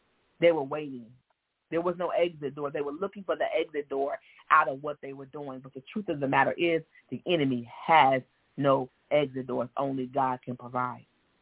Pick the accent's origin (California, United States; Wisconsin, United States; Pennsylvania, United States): Pennsylvania, United States; Philadelphia; Look, I'm from Philadelphia, right? I go home to eat my Philly cheesesteak.